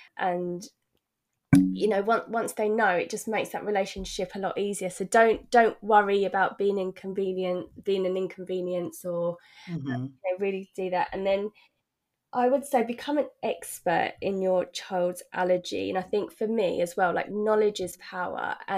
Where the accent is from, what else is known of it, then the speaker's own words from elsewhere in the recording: United Kingdom; a huge, like, you know, thing about being British is that we have this, we don't want to cause a fuss